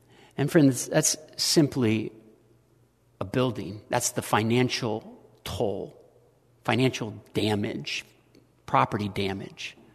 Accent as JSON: {"language": "English", "town": "Jefferson City", "region": "Missouri", "country": "United States", "tie": "born or raised there", "said": "Jefferson City, Missouri, my hometown"}